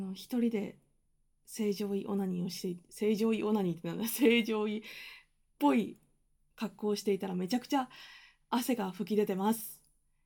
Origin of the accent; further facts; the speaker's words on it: Osaka, Japan; accent: Osaka dialect; 今回私大阪弁を封印するつもりやったんですけど、全然封印できてないですね。